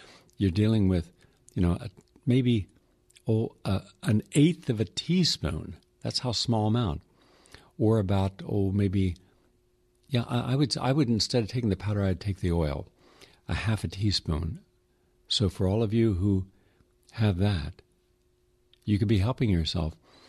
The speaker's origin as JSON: {"language": "English", "region": "West Virginia", "country": "United States", "said": "from my home state of West Virginia, I had an opportunity, being a hillbilly, to live amongst the people"}